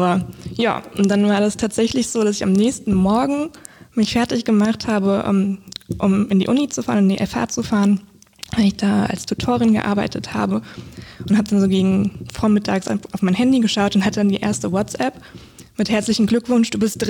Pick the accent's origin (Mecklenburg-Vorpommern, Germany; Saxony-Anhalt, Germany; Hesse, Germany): Hesse, Germany; Wiesbaden; war immer so ein Nachhausekommen-Gefühl, wenn ich dann wieder in Wiesbaden angekommen bin, oder wenn man als Kind im Urlaub war und dann sind wir, also wir haben bei Henkel Trockengon gewohnt